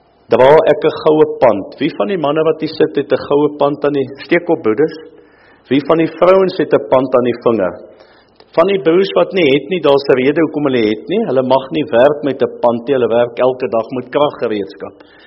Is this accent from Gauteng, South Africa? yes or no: no; Western Cape, South Africa; accent: Cape; want ek het mos 'n Kaapse aksent